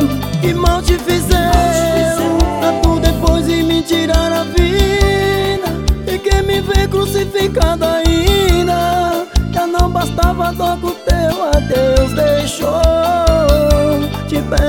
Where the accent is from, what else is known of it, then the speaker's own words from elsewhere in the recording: Sergipe, Brazil; pra toda a galera de Sergipe, minha terra natal.